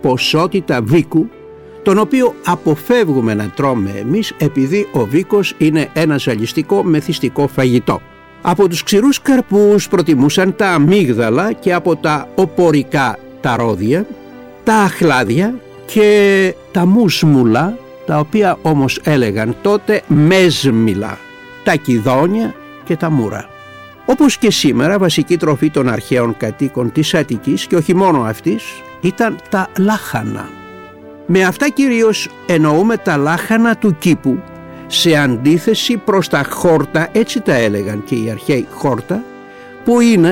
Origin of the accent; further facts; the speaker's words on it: Peloponnese, Greece; το λέγανε στην πατρίδα μου, τη Μάνη